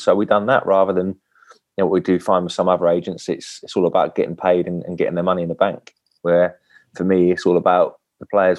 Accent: Eastleigh, South East England, United Kingdom; I mean, Eastleigh's my hometown club. My mum and my brother live a stone throw away from the ground.

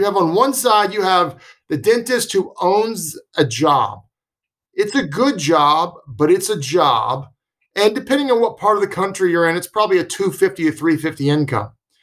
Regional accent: Atlanta, Georgia, United States; No, I grew up in Atlanta, Metro Atlanta.

